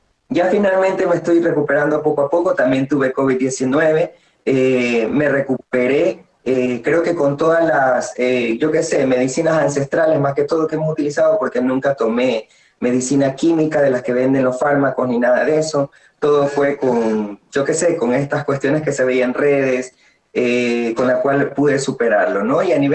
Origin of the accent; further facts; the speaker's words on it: Guayaquil, Guayas, Ecuador; now in Quito, Ecuador; la ciudad de Guayaquil, de donde soy originaria, ahora vivo en Quito